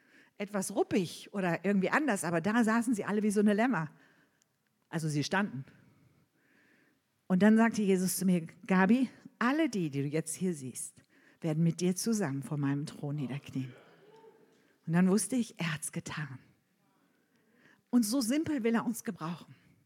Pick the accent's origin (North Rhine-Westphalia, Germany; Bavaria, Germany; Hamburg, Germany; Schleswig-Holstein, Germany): Hamburg, Germany; Ich als Hamburgerin komme aus einer guten Familie, aus einer wohlhabenden Familie